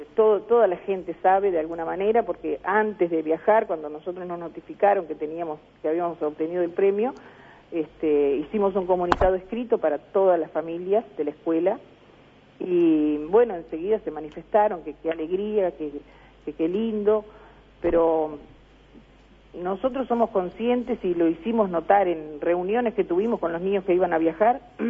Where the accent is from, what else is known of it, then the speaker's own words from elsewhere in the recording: Nueva Helvecia, Colonia, Uruguay; Yo soy de Nueva Helvecia.